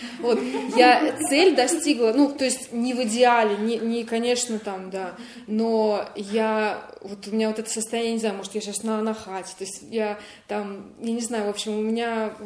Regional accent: Saint Petersburg, Russia; я из Петербурга.

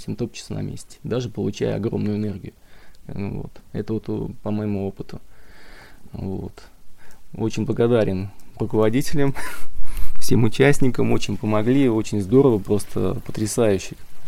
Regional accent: Engels, Saratov Oblast, Russia; я из Саратова, Энгельса. Там в Энгельсе живу, в Саратове и в Энгельсе преподаю.

